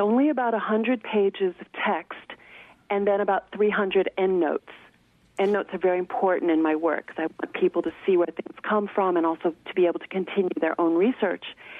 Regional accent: Los Angeles, California, United States; Well, I grew up in Los Angeles.

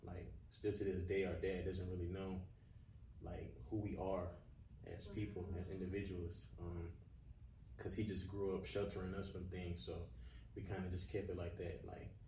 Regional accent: Sumter, South Carolina, United States; Well, I'm from Sumter, South Carolina. I'm a Nigerian, I guess you could say native. Both of my parents are Nigerian.

